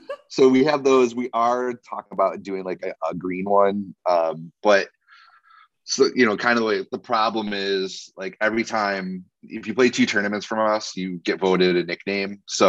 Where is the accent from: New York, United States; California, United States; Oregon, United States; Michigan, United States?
Oregon, United States; Portland; Portland, Oregon.